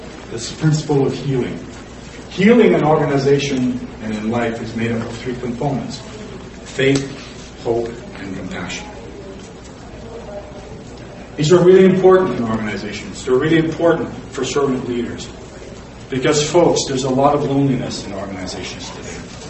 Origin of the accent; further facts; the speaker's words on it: Canada; I'm French Canadian. I love to read French authors.